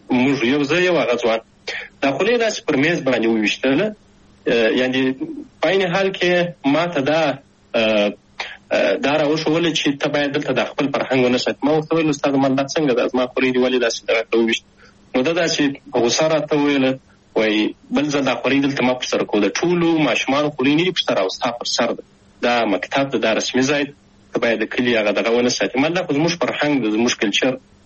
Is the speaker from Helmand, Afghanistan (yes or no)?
no; Shajoy, Zabul, Afghanistan; also born or lived in Kabul; زه اصلا د زابل ولایت د شاجوی ولسوالي یم تقریبا په 2015 میلادي کې د زابل په شاجوی کې د مسازو په نوم په یوه کلي کې هلته ونړۍ ته راغلم